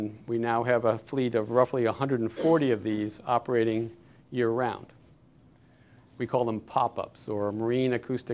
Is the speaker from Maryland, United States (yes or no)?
no; Wellfleet, Massachusetts, United States; also born or lived in Truro; I grew up in Massachusetts. I grew up in Wellfleet and Truro.